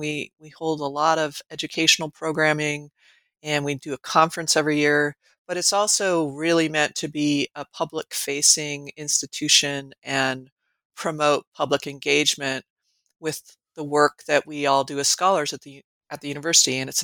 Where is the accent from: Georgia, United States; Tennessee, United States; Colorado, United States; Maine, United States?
Colorado, United States; also born or lived in California / New Mexico; now in Nebraska, United States; But I grew up in mostly in Colorado. And then I've spent a lot of my adult life in California, New Mexico, and mostly here in Nebraska, where I live now.